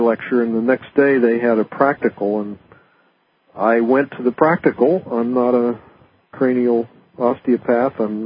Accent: Pittsburgh, Pennsylvania, United States; I'm a scientist from Pittsburgh.

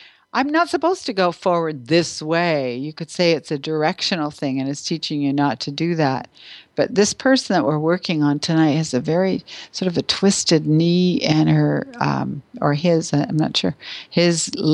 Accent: Canada; I'm Canadian as well.

